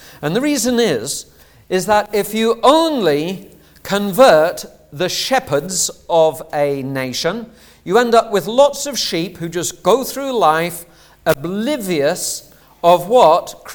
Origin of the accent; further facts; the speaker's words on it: Hull, Yorkshire and the Humber, United Kingdom; It's rather like when I was growing up in Hull in the 1980s.